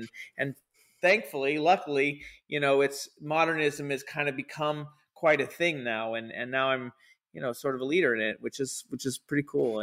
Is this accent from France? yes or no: no; California, United States; So it's really kind of difficult to say exactly where we're from, but I'm from California.